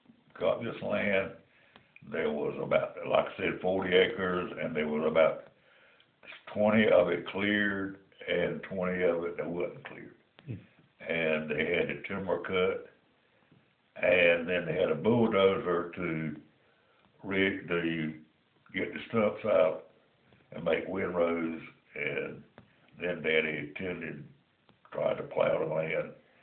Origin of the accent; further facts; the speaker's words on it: Deep Run, United States; Well, that was when I was raised or born in the Deep Run area.